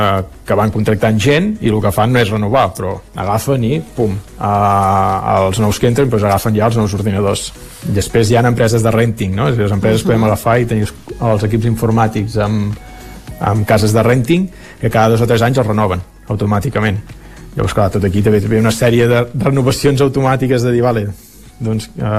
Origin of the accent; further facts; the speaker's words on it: Catalonia, Spain; que per exemple jo, que sóc un català, estic tot el dia amb l'ordinador